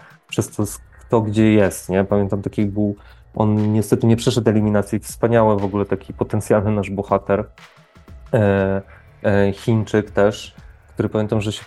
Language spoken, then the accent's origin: Polish; Łódź Voivodeship, Poland; pochodzę z małej miejscowości, z takiej krainy ziemniaczanej bardzo, w centralnej Polsce.